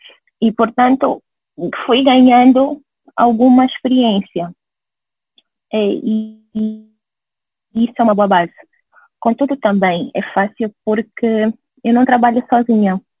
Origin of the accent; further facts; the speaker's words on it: Angola; moved away; se nós formos deixando o legado enquanto angolanos que estão fora